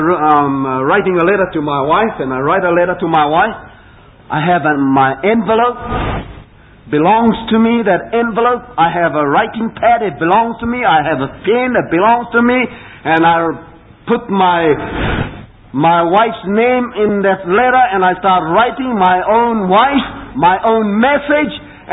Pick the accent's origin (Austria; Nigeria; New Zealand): New Zealand; Being good Australian, they said, okay, we'll do it for you, Kiwi.